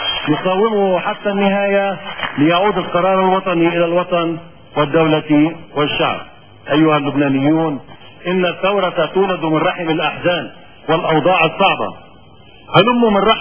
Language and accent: Arabic; Lebanon; إن تفعيل موقع الرئاسة يتطلب منا كلبنانيين أن نحدد بوضوح مواصفات الرئيس العتيد.